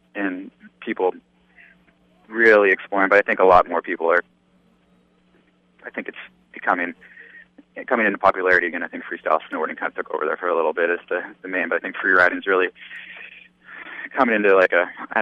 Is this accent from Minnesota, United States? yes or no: no; Washington, United States; we're in Washington, my home state.